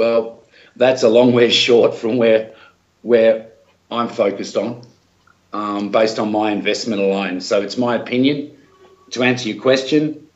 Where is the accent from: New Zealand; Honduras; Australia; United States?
Australia; being an Australian.